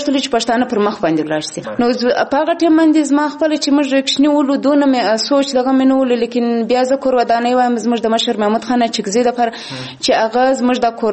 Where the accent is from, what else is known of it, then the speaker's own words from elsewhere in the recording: Quetta, Balochistan, Pakistan; زما پیدایش چې دی په کوټه کې دی، دلته اور په 1980 کې 15 تاریخ د مارچ کې زه پیدا شوی په کوټه کې یم.